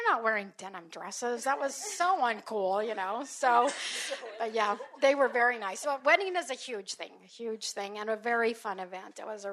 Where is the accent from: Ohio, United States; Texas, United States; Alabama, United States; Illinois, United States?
Texas, United States; And I grew up in West Texas. And West Texas, maybe I was a hillbilly in West Texas.